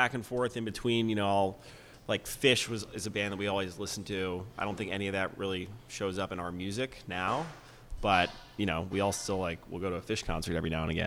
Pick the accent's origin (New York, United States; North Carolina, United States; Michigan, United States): New York, United States; my brother was into hip hop when I was like growing up in New York.